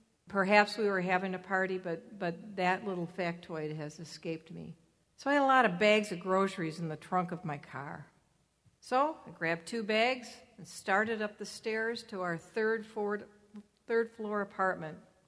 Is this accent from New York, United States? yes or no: no; Detroit, Michigan, United States; I want you all to know that I was born and raised here in Detroit. And being a Detroiter means that you're strong